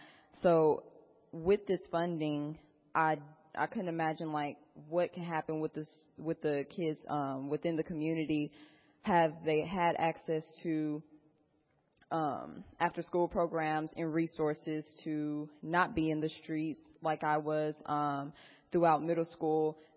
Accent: Dallas, Texas, United States; I am from the North Dallas area. I've attended multiple schools from elementary, middle school to high school across North Dallas to Richardson.

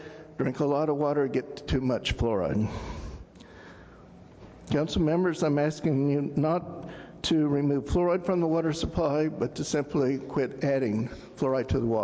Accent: Dallas, Texas, United States; born there; I was born here in Dallas at Baylor Hospital

